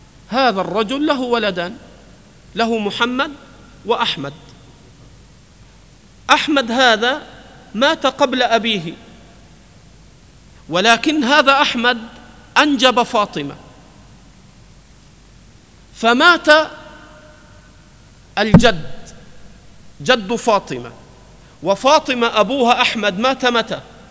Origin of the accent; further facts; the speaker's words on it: Egypt; هذا القانون عندنا في مصر وفي كثير من البلدان